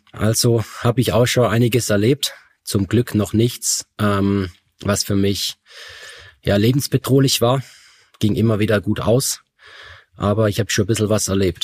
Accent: Reutlingen, Baden-Württemberg, Germany; also born or lived in Allgäu; now in Feldkirch, Austria; Ich lebe in Feldkirch. Zuvor habe ich im Allgäu gelebt, in der Nähe von Kempten. Und gebürtig bin ich aus Reutlingen und dort bin ich auch aufgewachsen.

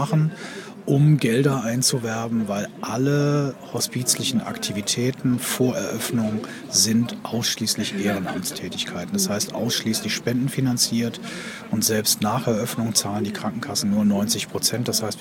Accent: Rhineland, Germany; Als Rheinländer

